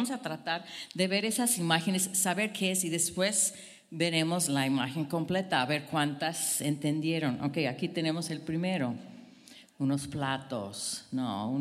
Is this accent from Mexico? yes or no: yes; Cuernavaca, Morelos, Mexico; Vengo de Cuernavaca, la ciudad de la eterna alergia.